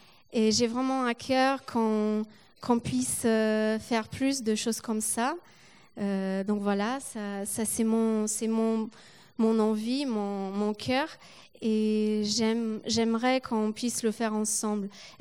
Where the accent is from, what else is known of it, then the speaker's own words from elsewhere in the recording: Poland; French is a second language; now in France; je pense qu'en tant que Polonaise, j'ai aussi quelque chose à apporter ici, en France, avec mes valeurs, mon éducation, avec comment moi j'ai grandi et ce que j'ai vécu.